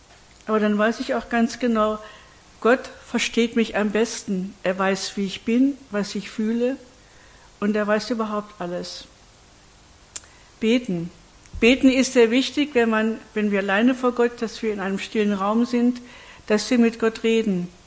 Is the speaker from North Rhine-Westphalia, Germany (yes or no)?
no; Augsburg, Bavaria, Germany; also born or lived in Penzberg; Inzwischen wohne ich ja in Augsburg seit 4 Jahren. Es ist halt meine Heimat. Ich war sehr gerne in Penzberg. Aber als ich krank wurde, hat meine Familie gesagt, komm zurück nach Augsburg. Und so bin ich nach Augsburg gezogen.